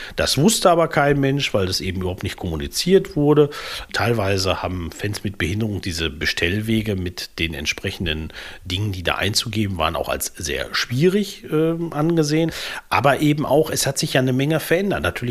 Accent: Bielefeld, North Rhine-Westphalia, Germany; Also hier von meiner Heimatstadt in Bielefeld weiß ich, da sind neue Rolliplätze entstanden.

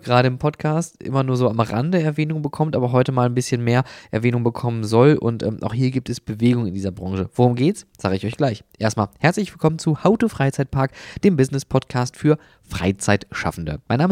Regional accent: North Rhine-Westphalia, Germany; für mich als Ruhrpottler

